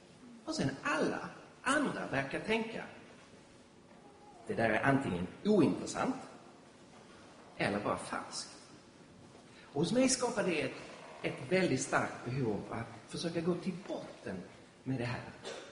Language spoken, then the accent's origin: Swedish; Skåne, Sweden; accent: Scanian; now in Stockholm, Sweden; Ni hör att jag är skåning.